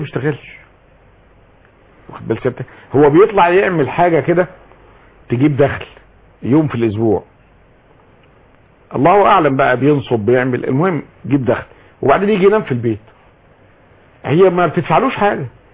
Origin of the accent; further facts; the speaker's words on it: Egypt; احنا كمصريين